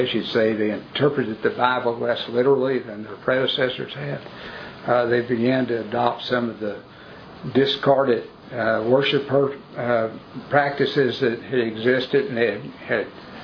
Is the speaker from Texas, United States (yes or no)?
no; Louisville, Kentucky, United States; I'm from Louisville